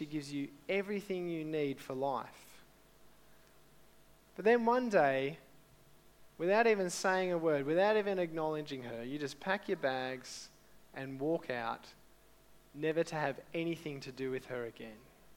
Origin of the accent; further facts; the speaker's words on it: Penrith, New South Wales, Australia; I grew up in Penrith, and when I finished school, I started an engineering course at uni in the city.